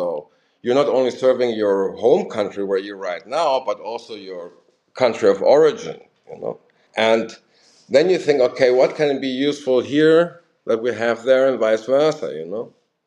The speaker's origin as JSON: {"language": "English", "town": "Ajijic", "region": "Jalisco", "country": "Mexico", "tie": "born or raised there", "also_born_or_lived": "Mexico City", "moved": "as an adult", "lives_now": "Germany", "said": "And I was, I grew up in Ajijic, a small town in Mexico next to the Chapala Lake."}